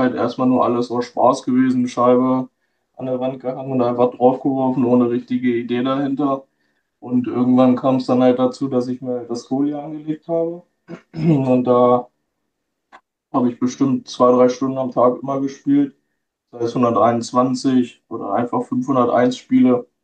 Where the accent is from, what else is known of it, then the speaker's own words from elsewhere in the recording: Algermissen, Lower Saxony, Germany; Ich komme aus Algermissen. Das ist 10 Minuten aus Hildesheim entfernt.